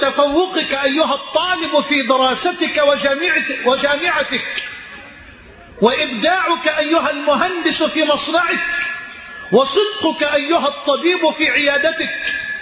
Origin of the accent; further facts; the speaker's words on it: Egypt; بلدنا مصر